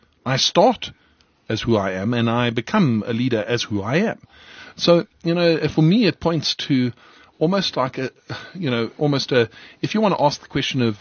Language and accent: English; South Africa; So as a South African CA, I'm standing up and I'm saying